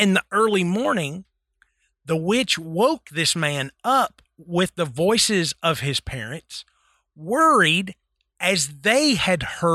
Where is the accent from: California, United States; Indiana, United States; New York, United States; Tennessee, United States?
Tennessee, United States; because I grew up in Tennessee.